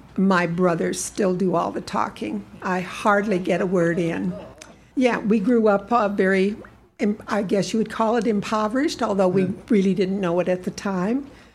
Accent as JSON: {"language": "English", "town": "Fairbank", "region": "Iowa", "country": "United States", "tie": "born or raised there", "said": "Near my hometown of Fairbank is a small community called Old Wine."}